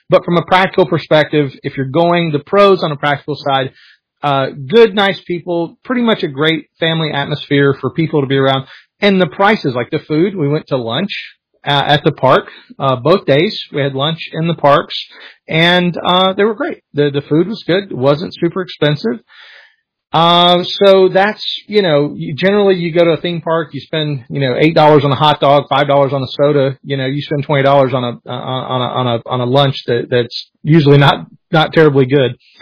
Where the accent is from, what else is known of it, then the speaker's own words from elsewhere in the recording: Florida, United States; I am from Florida. This is the patron state of theme parks.